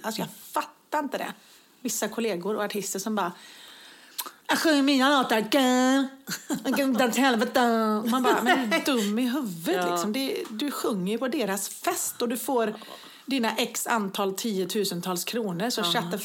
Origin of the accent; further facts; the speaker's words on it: Viskafors, Västra Götaland County, Sweden; jag kommer ju från Viskafors utanför Brås. Det är precis lika litet samhälle.